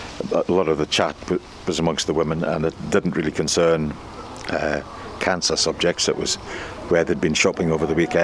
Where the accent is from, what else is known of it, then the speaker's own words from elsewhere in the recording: Berwick, North East England, United Kingdom; born there; I was born in Berwick